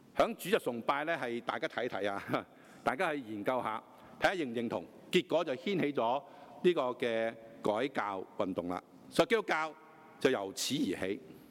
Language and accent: Cantonese; China; 万圣节其实系一个我中国人所讲嘅鬼节。我中国人咧系农历七月十四嘛